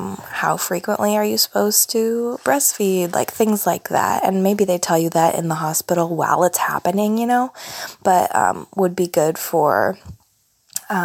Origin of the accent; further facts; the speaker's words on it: Iowa, United States; I'm from Iowa.